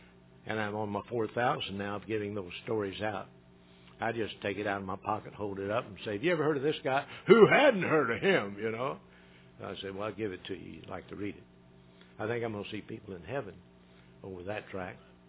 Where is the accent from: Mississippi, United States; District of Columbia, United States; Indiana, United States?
Indiana, United States; Evansville; I'm from Indiana. I said, what town are you from in Kentucky? They said, Henderson. I said, I'm in Evansville, Indiana.